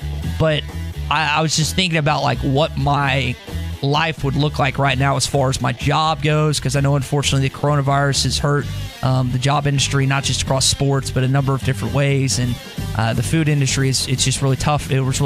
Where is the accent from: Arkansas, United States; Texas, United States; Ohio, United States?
Arkansas, United States; Little Rock; Well, I'm from Little Rock, and I moved here. The only person I knew was John.